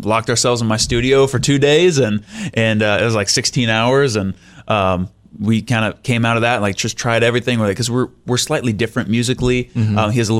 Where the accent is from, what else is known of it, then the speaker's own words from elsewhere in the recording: Rhode Island, United States; I'm from Rhode Island.